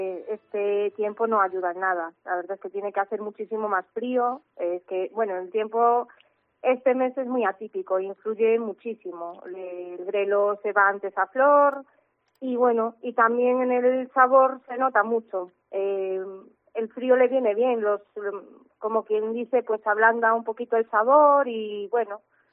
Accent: As Pontes, Galicia, Spain; Yo soy de Aspontes, pero tengo mi huerta a 7 minutitos de Aspontes en el concello de Xermade, en Roupar, que está en la provincia de Lugo, pero bueno, está justo pegado a Aspontes.

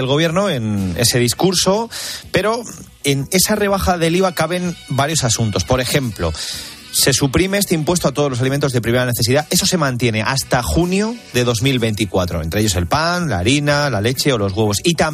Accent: Cáceres, Extremadura, Spain; porque hacía en mi pueblo, en Cáceres, mucho calor por la noche.

